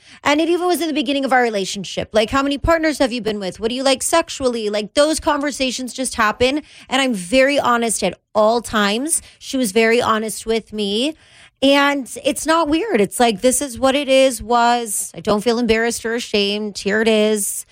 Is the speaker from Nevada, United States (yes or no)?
yes; Las Vegas, Nevada, United States; I grew up in Vegas.